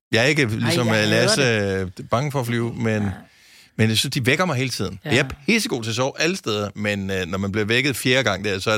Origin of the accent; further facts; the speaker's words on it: Bogense, Region of Southern Denmark, Denmark; Det er byen, hvor jeg er opvokset i.